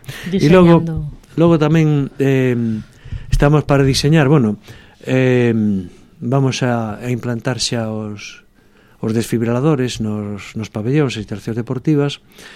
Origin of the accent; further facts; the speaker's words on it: Sillobre, Galicia, Spain; e os que somos de Sillobre son os dous ríos de Sillobre